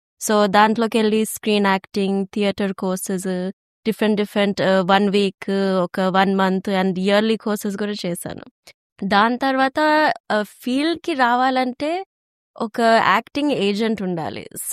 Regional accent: Australia; also born or lived in New Zealand; నేను న్యూజిలాండ్ లో పుట్టాను బట్ ఆస్ట్రేలియాకి వచ్చింది 2 ఇయర్స్ ఉన్నప్పుడు. సో యా, అది ఆస్ట్రేలియన్ న్యూజిలాండ్ బ్యాక్గ్రౌండ్ ఉండేది. అండ్ పేరెంట్స్ అయితే హైదరాబాద్ నుంచి, సో వాళ్ళ బ్యాక్గ్రౌండ్ ఇక నాకు అన్ని మిక్స్ అయిపోయింది.

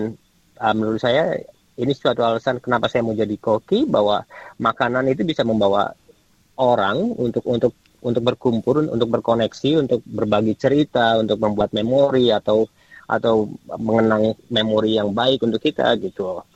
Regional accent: Cirebon, West Java, Indonesia; Saya aslinya orang Cirebon.

